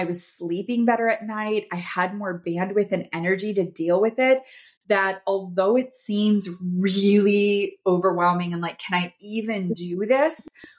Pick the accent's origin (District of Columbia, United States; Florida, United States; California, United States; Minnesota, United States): Minnesota, United States; Minneapolis; I was going to be flying back to my hometown, Minneapolis, Minnesota, to see family.